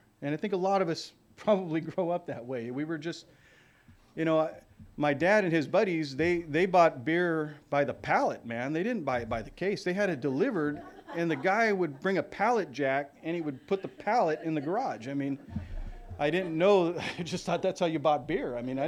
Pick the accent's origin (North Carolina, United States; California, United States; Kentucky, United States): California, United States; Oxnard; born there; So I was born in Oxnard, California, which is in Ventura County, which is 60 miles north of Los Angeles and 60 miles south of Santa Barbara on the coastline.